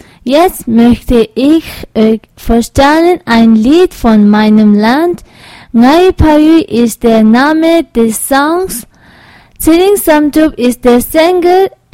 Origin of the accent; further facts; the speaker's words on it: Tibet, China; German is a second language; Ich bin 16 Jahre alt. Ich wohne in Zentrumberg, aber ich komme aus Tibet.